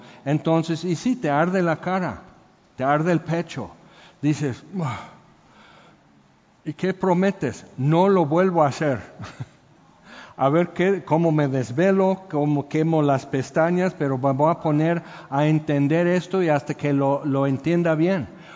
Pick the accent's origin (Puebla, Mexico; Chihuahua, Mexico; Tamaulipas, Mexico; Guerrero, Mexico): Puebla, Mexico; Tehuacán; now in Cuernavaca, Mexico; yo vengo hablando del sureste de Puebla, que es entre Oaxaca, Veracruz y así en Tehuacán.